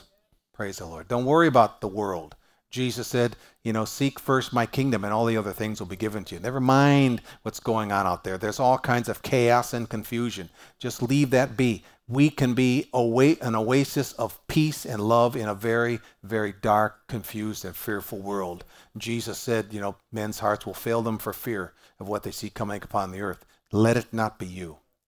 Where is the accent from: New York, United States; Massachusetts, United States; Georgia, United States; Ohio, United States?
Ohio, United States; Cleveland; I come from Cleveland. I gave up on the Browns about 40 years ago.